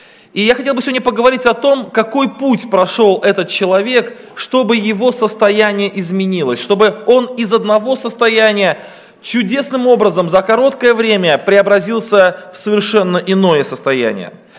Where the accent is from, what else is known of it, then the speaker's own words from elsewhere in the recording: Yeysk, Krasnodar Krai, Russia; я из России, из города Ейска, Краснодарский край.